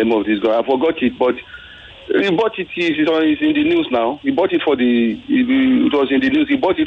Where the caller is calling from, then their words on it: Nigeria; from Agua.